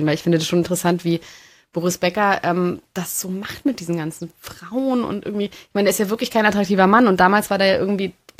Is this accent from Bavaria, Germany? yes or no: no; Rödelheim, Hesse, Germany; Rödelheim. Ich komme aus Rödelheim.